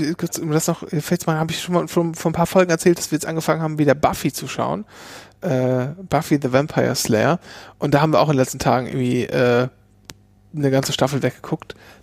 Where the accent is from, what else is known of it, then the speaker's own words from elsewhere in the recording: Lower Saxony, Germany; in meinem Heimatdorf in Ostfriesland